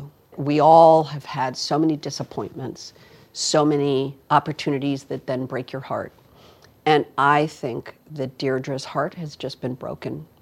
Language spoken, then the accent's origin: English; Los Angeles, California, United States; This is my hometown, right here.